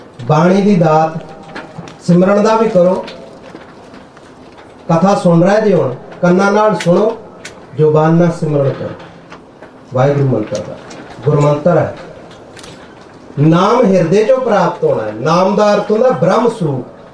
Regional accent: Uttar Pradesh, India; born there; moved away; ਮੈਂ ਪੰਜਾਬੀ ਨਹੀਂ ਪੜ੍ਹਿਆ, ਮੈਂ ਹਿੰਦੀ ਅਤੇ ਸੰਸਕ੍ਰਿਤ ਪੜ੍ਹਿਆ, ਮੈਂ ਪੰਜਾਬੀ ਨਹੀਂ ਪੜ੍ਹਿਆ, ਕਿਉਂਕਿ ਮੇਰਾ ਜਨਮ ਯੂਪੀ ਇਲਾਕੇ ਦਾ, ਮੇਰੇ ਮਾਤਾ ਪਿਤਾ ਪੰਜਾਬ, ਘਰ ਮੈਨੂੰ ਹਿੰਦੀ ਬੋਲਣ ਨਹੀਂ ਸੀ ਦਿੰਦੇ, ਉਹ ਪੰਜਾਬੀ ਬੋਲਦੇ ਹੀ ਸਾਰੇ, ਨਵੇਂ ਇੱਥੇ ਆ ਕੇ ਪੜ੍ਹਿਆ ਹੈ।

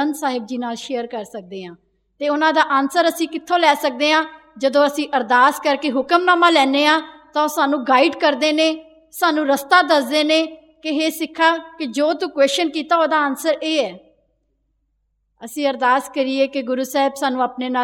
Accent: Punjab, India; now in United Kingdom; ਅਸੀਂ ਪੰਜਾਬ ਤੋਂ ਆਏ ਹਾਂ ਸਾਰੇ ਜਣੇ

